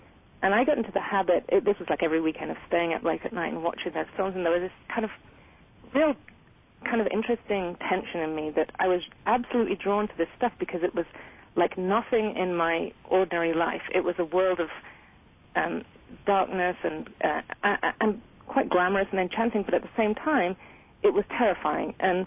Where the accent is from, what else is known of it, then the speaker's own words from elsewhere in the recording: England, United Kingdom; I was brought up in England, and you know, my life was kind of rather bleak and dull, and everyday working class family, not particularly interesting.